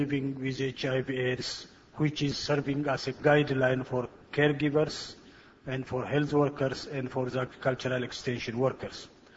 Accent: Ethiopia; I'm from Ethiopia

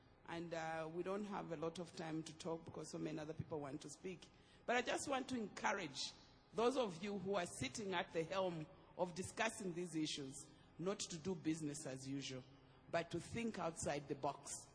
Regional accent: Zambia; I come from Zambia.

